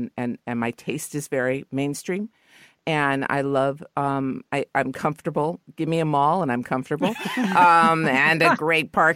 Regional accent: Los Angeles, California, United States; You know, I used to be, I guess, embarrassed because I'm from L.A., but I'm from the Valley.

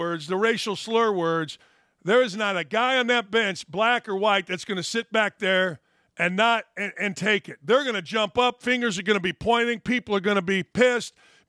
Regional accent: Gary, Indiana, United States; I grew up in Gary, Indiana.

